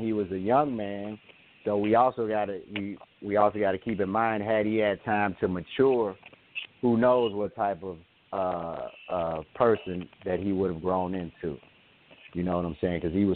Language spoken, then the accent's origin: English; United States; You know, I'm American.